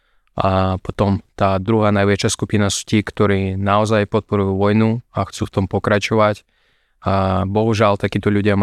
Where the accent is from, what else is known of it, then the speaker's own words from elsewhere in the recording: Russia; Slovak is a second language; som občanom Ruska a ja sa hlásim ku ruskej spoločnosti. Som sa narodil v Rusku, som tam vyrastol